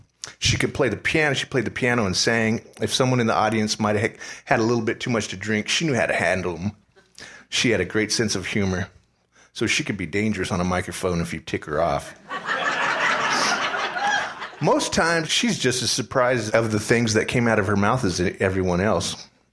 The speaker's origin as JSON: {"language": "English", "region": "California", "country": "United States", "tie": "born or raised there", "said": "I grew up in California, and she and my dad were in a band together and played in Los Angeles."}